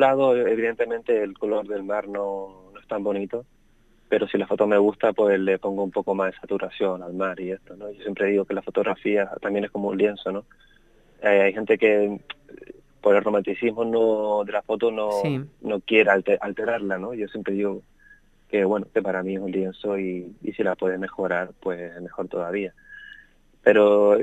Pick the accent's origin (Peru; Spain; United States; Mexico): Spain; Fuerteventura, Canary Islands; pintaba paisajes de Fuerteventura, como que mi cabeza siempre volvía